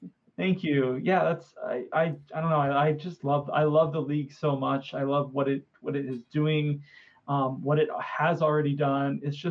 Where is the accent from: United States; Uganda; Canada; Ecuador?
United States; Florida; Look, I grew up in Central Florida. It is my God-given right to hate Miami.